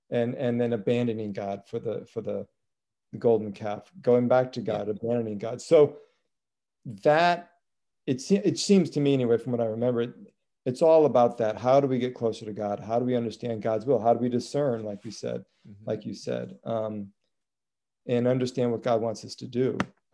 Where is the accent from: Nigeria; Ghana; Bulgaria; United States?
United States; Nebraska; I grew up in Nebraska. I didn't know any Black people. I don't know any gay people. I don't know anybody except white Catholics, really.